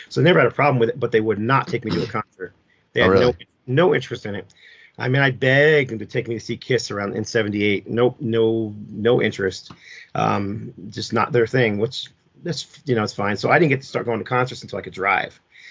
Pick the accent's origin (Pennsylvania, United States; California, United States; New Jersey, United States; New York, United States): New Jersey, United States; I grew up in New Jersey, so I was a big fan of all the Philadelphia teams because that's where we were closest to.